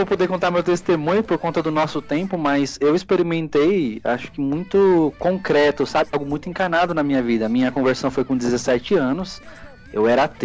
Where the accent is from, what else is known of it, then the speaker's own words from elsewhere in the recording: São Paulo, Brazil; also born or lived in Northeast Brazil; eu sou seminarista, sou natural aqui de São Paulo. Na verdade, estou voltando de missão depois de 9 anos no Nordeste. E faço parte da Diocese de Campo Limpo.